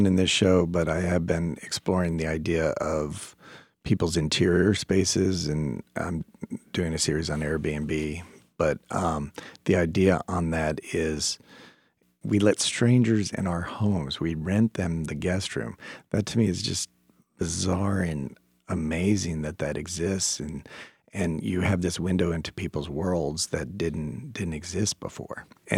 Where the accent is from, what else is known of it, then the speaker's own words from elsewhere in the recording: Atlanta, Georgia, United States; which reminded me of growing up in Atlanta and this aspirational view of what Buckhead was